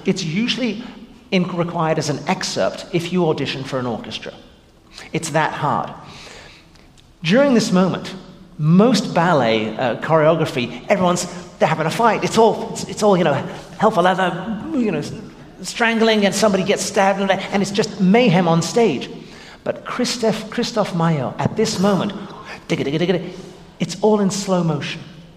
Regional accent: England, United Kingdom; now in South Bend, United States; having grown up in England, as you probably can tell from my accent, even though I currently live in South Bend, Indiana, I am a Hoosier at the moment.

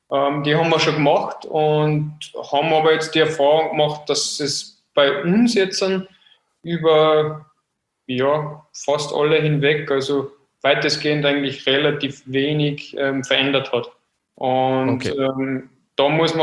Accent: Austria; glaube ich, aber da als Österreicher den Nationencup-Draht

